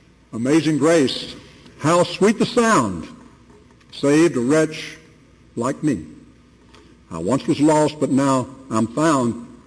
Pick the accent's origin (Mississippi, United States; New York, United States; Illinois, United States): Mississippi, United States; I grew up in Mississippi, and in my part of the world, the mark of true Christianity is the kind of evangelical conversion that informed John Newton's life